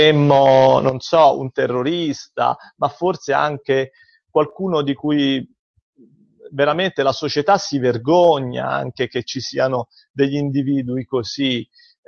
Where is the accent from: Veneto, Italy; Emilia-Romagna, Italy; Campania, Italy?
Veneto, Italy; Padua; io vengo da Padova, dalla provincia di Padova